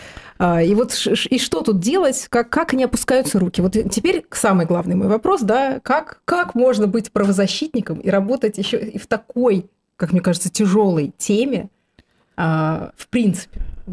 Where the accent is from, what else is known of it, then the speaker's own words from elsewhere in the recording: Russia; я из России